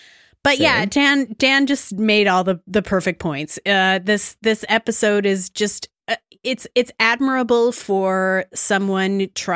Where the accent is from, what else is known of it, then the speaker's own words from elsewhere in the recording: Saskatchewan, Canada; I grew up in Saskatchewan.